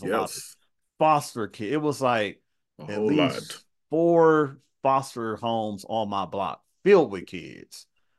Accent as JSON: {"language": "English", "town": "Carson", "region": "California", "country": "United States", "tie": "born or raised there", "said": "I grew up in Carson."}